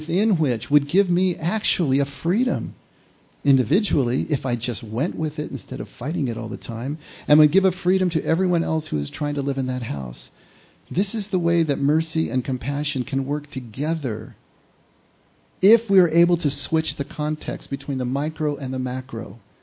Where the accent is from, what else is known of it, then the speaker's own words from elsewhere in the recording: California, United States; I was from Southern California.